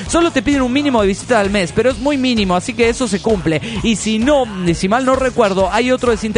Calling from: Washington, District of Columbia, United States; de Washington, D.C.

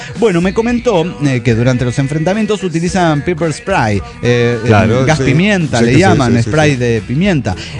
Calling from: Pachuca, Hidalgo, Mexico; de Pachuca, Hidalgo, México.

